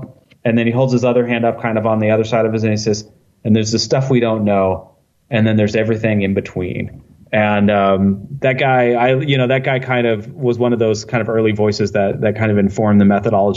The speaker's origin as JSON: {"language": "English", "region": "California", "country": "United States", "tie": "born or raised there", "also_born_or_lived": "Oregon", "said": "And I grew up in Northern California. I went to college in Oregon, so I spent a lot of times, you know, driving up and down I-5 past Mount Shasta."}